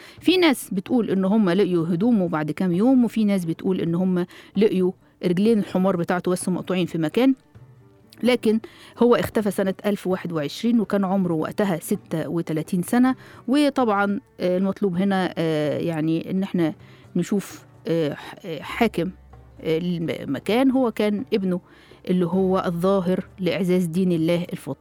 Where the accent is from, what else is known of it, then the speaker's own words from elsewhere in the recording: Egypt; رجعنا نقولها بالمصري. المصري بنقولها بالمصري ايه الحاجات اللي يعني عندنا في مصر ومستغربينها عندنا احنا بس